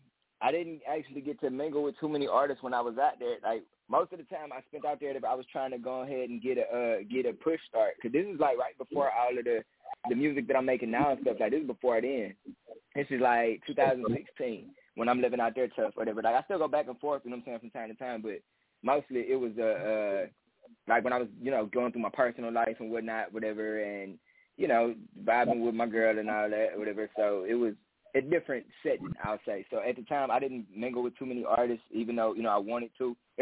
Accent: Cleveland, Ohio, United States; But it's from Cleveland. I'm from Cleveland, like, 100%. I consider myself a Cleveland artist still. No matter where I go, Cleveland is my heart. That's where I was born. That's where I got my start at.

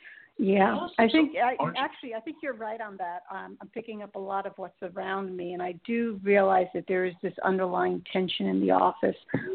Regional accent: New York, United States; I'm from New York, and I heard you talking about the storm.

